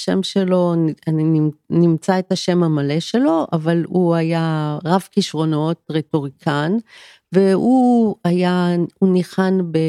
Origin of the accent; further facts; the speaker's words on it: Kiryat Yam, Haifa District, Israel; now in Tel Aviv, Israel; ובמיוחד אני גדלתי בקריית ים, במקום די פריפריה.